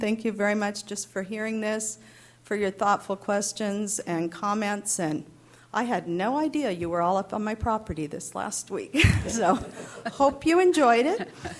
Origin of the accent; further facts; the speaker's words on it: Atascadero, California, United States; I was born and raised here in Atascadero.